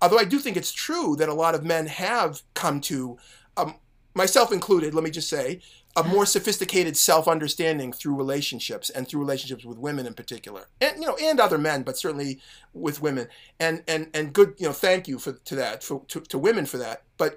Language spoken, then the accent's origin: English; Boston, Massachusetts, United States; which is near and dear to my heart as a Bostonian and Matt Damon fan.